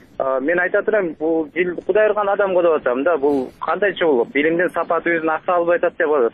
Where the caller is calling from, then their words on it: Bishkek, Kyrgyzstan; Мен Бишкектен болом